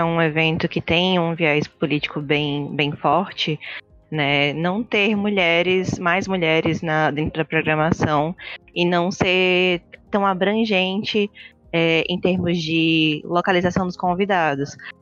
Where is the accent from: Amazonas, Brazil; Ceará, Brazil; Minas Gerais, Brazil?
Ceará, Brazil; Fortaleza; eu sou aqui de Fortaleza e eu faço quadrinhos.